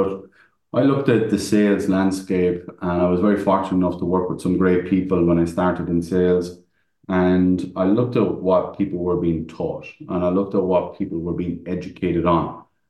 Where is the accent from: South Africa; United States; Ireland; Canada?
Ireland; because I'm Irish. We talk a lot of shit, and we muddy the water, as we say.